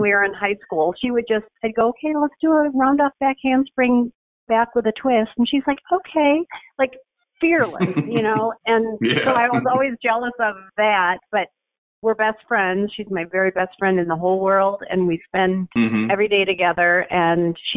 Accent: Deerfield, Illinois, United States; I grew up in a place called Deerfield

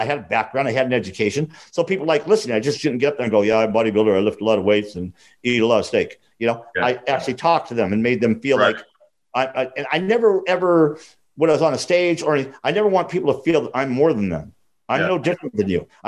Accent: California, United States; I'm from California. I live near Malibu, that dirty little beach over the hill.

